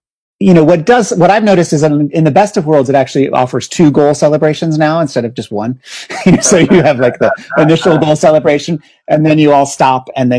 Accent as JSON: {"language": "English", "country": "United States", "said": "And as an American, I just could not understand them."}